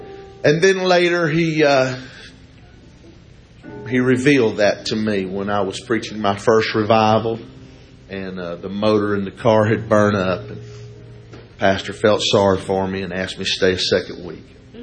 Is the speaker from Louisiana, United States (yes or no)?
yes; Alexandria, Louisiana, United States; born there; 1960, I was brought home from the Cabrini Hospital to 35 Texas Avenue in Alexandria, Louisiana. And I was the baby of the family.